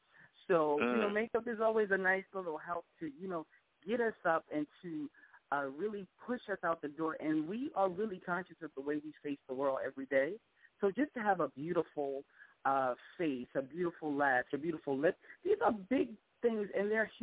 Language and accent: English; Jersey City, New Jersey, United States; Yeah, that's my hometown.